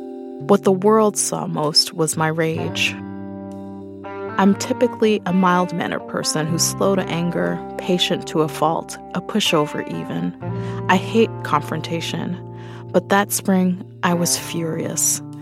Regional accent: New York City, New York, United States; I'm a writer born and raised in Brooklyn.

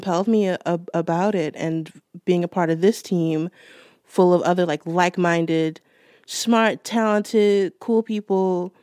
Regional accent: Baltimore, Maryland, United States; And I'm from Baltimore. So that is just where my mind went when you said, pick a song.

